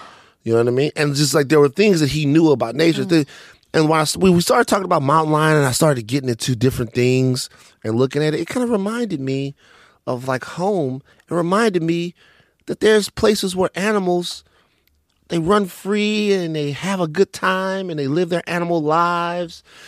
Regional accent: Maringouin, Louisiana, United States; Growing up, it was like nature all around me. You know, growing up in Maringouin, growing up in Louisiana, it's like nature everywhere, right?

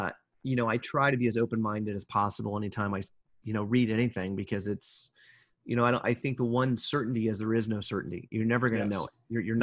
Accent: Kansas, United States; And so growing up in Kansas, there were always legends and rumors of, oh, that's a satanic temple

